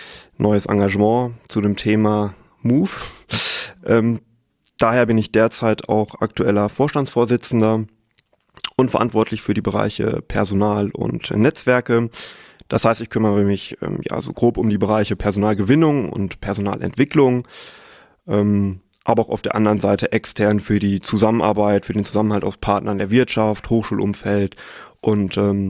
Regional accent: North Rhine-Westphalia, Germany; born there; now in Münster, Germany; Ich bin 24 Jahre, gebürtiger Sauerländer, habe dort auch meinen Bachelor gemacht

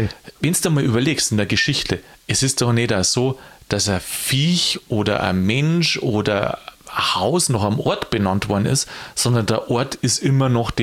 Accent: Bavaria, Germany; Und jetzt komme ich aus Niederbayern.

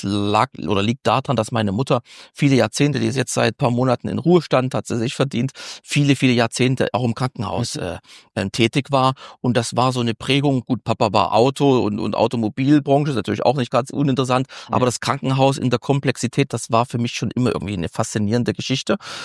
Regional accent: Saxony, Germany; Ich bin ja gebürtiger Sachse.

